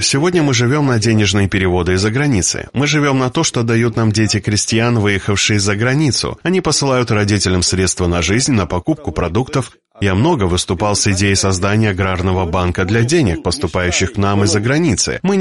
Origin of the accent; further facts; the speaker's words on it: Bedragii Vechi, Edineț District, Moldova; в моем родном селе, расположенном на берегу прута, в Бедраджи-Веке Единского района, где жили в основном резиши